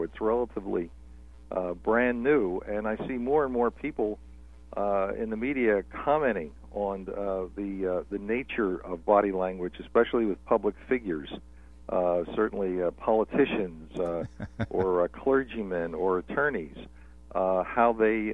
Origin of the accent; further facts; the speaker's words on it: Philadelphia, Pennsylvania, United States; And so I think as a boy growing up in Philadelphia, watching my mother and dad, who were deaf, communicate quickly with each other